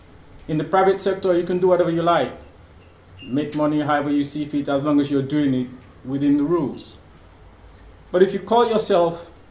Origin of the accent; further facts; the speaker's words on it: Nigeria; yes, I'm a Nigerian.